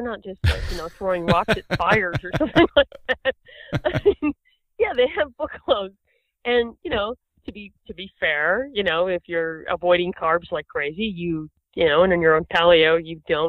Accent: Boston, Massachusetts, United States; also born or lived in New York, United States; I've been around a lot of wealth. I'm from Boston and New York, and there's plenty of money there, too.

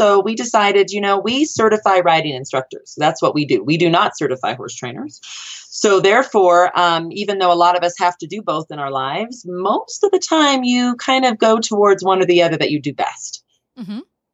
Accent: Aurora, Colorado, United States; from Aurora, Colorado.

